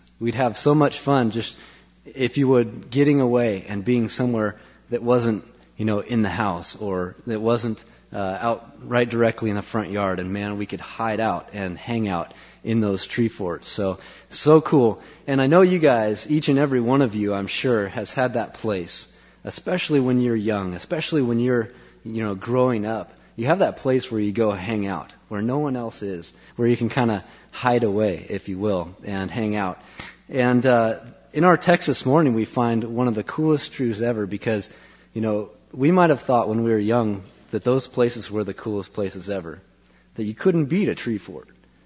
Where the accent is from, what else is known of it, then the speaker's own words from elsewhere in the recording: Beaverton, Oregon, United States; And we grew up in Beaverton.